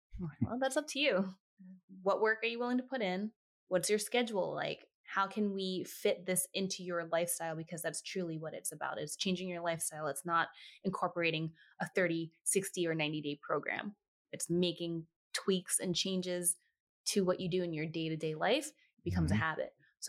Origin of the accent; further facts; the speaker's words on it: Queens, New York, United States; In Queens, New York.